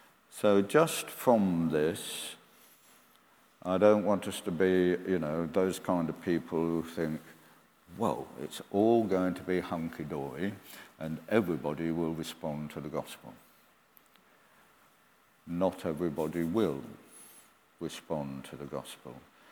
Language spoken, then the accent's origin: English; England, United Kingdom; he was an American, supported by American churches, and I was there as an English person looking at the English missionaries